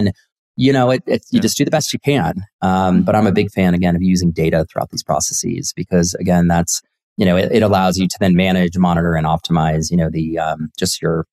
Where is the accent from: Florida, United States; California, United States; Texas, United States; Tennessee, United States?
California, United States; Silicon Valley; I grew up in Silicon Valley and on the grind and I was up all night